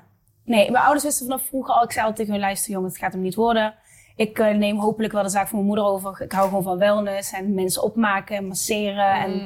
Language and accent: Dutch; Venlo, Limburg, Netherlands; Ik ben opgegroeid in Venlo. Maar dan kan je wel horen mijn accent, denk ik.